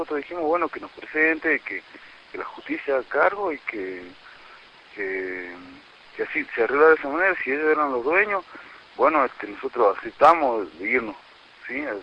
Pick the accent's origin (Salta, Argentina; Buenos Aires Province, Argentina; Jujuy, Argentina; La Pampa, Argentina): Jujuy, Argentina; Purmamarca; Y nosotros somos de acá de Purnamarca, que trabajando ganamos 500, algunos 300, otros 800